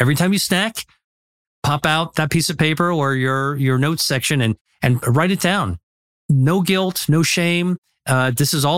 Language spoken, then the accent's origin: English; United States; I came from America. I landed in Italy.